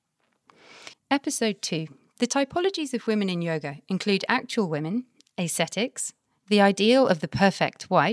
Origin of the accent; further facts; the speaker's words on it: United Kingdom; first language English; I am female, white, British. My first language is English, though I have been studying Sanskrit for the past 8 years or so.